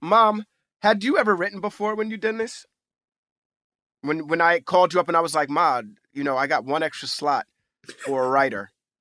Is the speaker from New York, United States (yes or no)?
yes; New York City, New York, United States; as a young African-American male growing up in New York City, the amount of my own history that I know is very little.